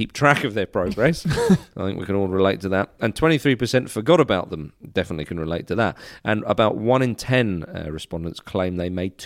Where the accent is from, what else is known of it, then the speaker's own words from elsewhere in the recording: England, United Kingdom; Because we're English. And we pronounce J's.